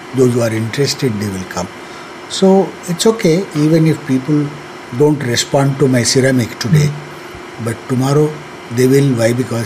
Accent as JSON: {"language": "English", "country": "India", "said": "I cannot become an American or a German or anyone. I'm an Indian. When I say Indian, I belong to a particular region."}